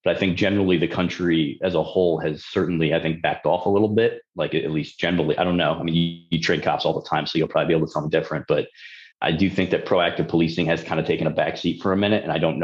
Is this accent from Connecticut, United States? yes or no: yes; Connecticut, United States; I grew up in Connecticut.